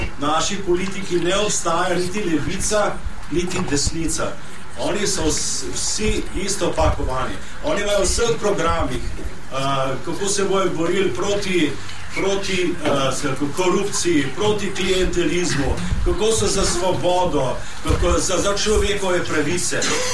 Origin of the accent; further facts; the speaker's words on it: Postojna, Littoral–Inner Carniola, Slovenia; Tudi jaz sam sem iz Postojne, nisem iz Ljubljane.